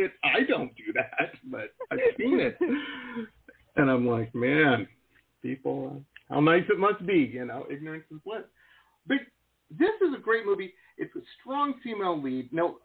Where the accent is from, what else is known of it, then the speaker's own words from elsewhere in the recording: Detroit, Michigan, United States; And I grew up in cities and stuff, you know. I grew up in Detroit.